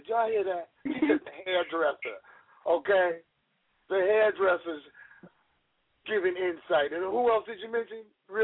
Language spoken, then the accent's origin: English; New York, United States; also born or lived in Savannah, Georgia; She down there in my hometown, Georgia. I was born in Savannah, raised in New York.